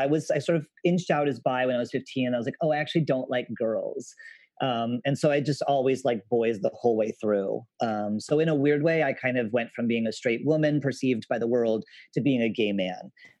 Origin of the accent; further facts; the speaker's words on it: California, United States; I grew up in California, but in a very, very conservative rural area out right next to an Air Force base.